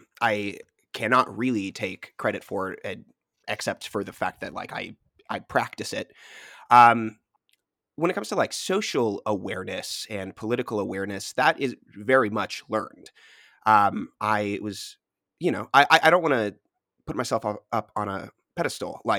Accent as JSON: {"language": "English", "town": "Kansas City", "country": "United States", "said": "I'm originally from Kansas City, the suburbs of Kansas City, to be more specific."}